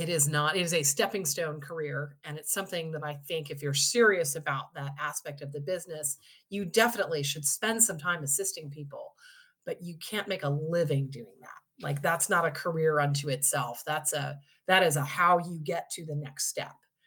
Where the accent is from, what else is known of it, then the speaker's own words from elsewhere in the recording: Washington, D.C. area, United States; I grew up outside of Washington, D.C. in the suburbs